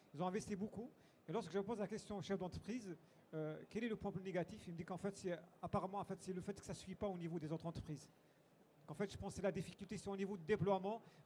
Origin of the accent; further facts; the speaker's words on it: Bourgogne-Franche-Comté, France; moi, je viens de la région de Bourgogne-Franche-Comté.